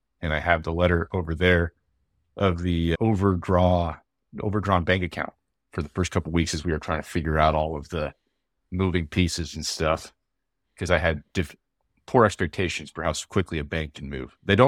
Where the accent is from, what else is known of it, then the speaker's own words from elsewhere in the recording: Austin, Texas, United States; Born and raised in Austin, son of a small business guy who was really good.